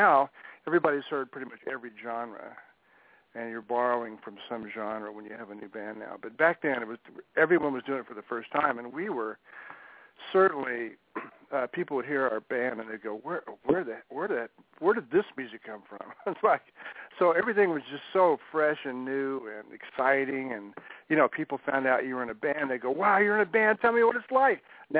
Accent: Corpus Christi, Texas, United States; also born or lived in San Antonio; now in Austin, United States; Yeah, I'm a true Texan, John. I was born in San Antonio, grew up in Corpus, and moved to Austin as soon as I could.

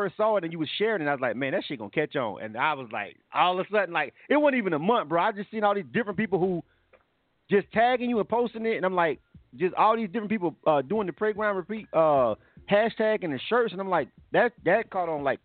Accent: Florida, United States; because I grew up in Florida. I'm from Florida. You know, most people know that.

